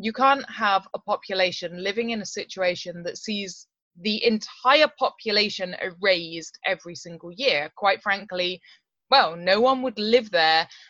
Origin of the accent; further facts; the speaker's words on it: South West England, United Kingdom; Now, I come from Dartmoor in Devon, which is around 600 meters above sea level.